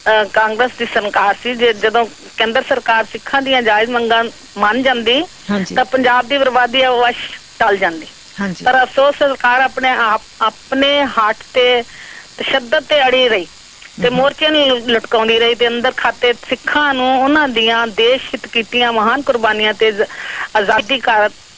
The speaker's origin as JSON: {"language": "Punjabi", "region": "Punjab", "country": "India", "said": "ਅਸੀਂ ਜਦੋਂ ਦਿੱਲੀ ਵਿੱਚ ਦੇਖਿਆ, ਅਸੀਂ ਪੰਜਾਬ ਦੇ ਰਹਿਣ ਵਾਲੇ ਸੀ"}